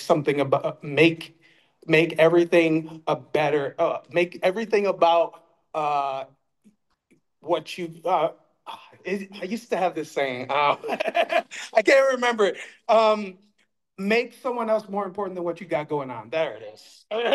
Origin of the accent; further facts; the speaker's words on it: Pontiac, Michigan, United States; because I'm from Pontiac, Michigan. Okay, and I was raised there. And so how I would explain that is I'm about 35 minutes northeast of Detroit.